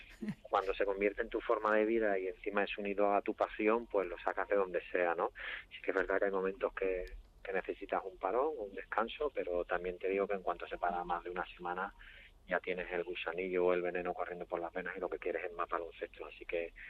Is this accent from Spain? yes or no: yes; Jerez de la Frontera, Andalusia, Spain; No, soy de Jerez, en Cádiz.